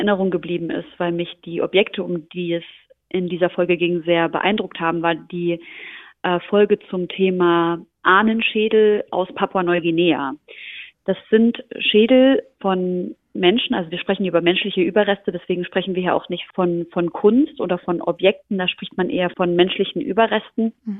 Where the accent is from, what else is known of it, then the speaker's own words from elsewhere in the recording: Syria; now in Germany; Und ich als Syrerin habe großes Interesse daran gehabt